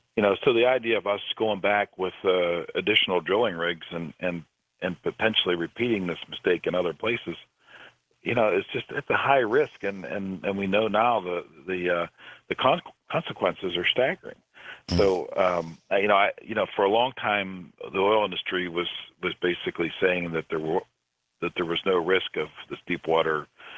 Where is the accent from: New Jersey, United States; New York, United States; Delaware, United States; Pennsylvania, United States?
Pennsylvania, United States; it started in my home state of Pennsylvania many, many years ago with Drake's Well.